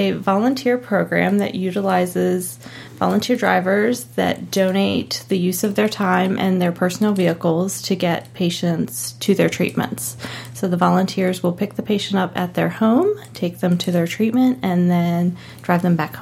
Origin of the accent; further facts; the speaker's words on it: Baltimore, Maryland, United States; I am. I'm from Baltimore originally.